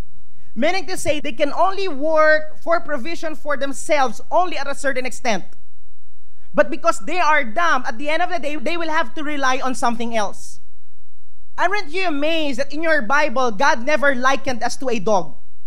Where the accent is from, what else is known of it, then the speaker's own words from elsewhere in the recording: Philippines; as a Filipino, you know, growing up in this nation